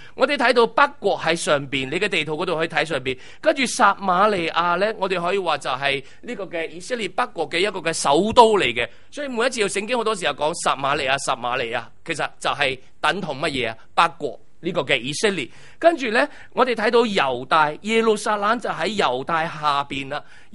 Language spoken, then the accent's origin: Cantonese; Hong Kong; 我们香港人心目中的领袖呢